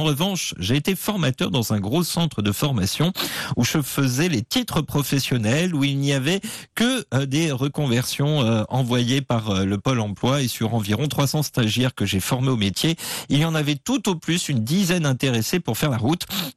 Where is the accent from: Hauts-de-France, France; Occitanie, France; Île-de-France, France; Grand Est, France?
Hauts-de-France, France; c'est comme chez moi en Picardie.